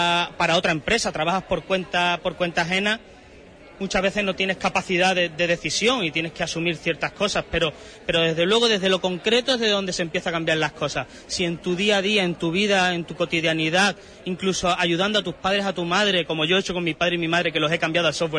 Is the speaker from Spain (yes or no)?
yes; Bollullos Par del Condado, Andalusia, Spain; also born or lived in Huelva; now in Seville, Spain; Yo, por ejemplo, soy de Bolludos del Condado, viví en Huelva, estudié en la Universidad de Huelva, trabajé en la Universidad de Huelva, ahora vivo en Sevilla, he estado en Praga, en Alemania, he estado en bastantes sitios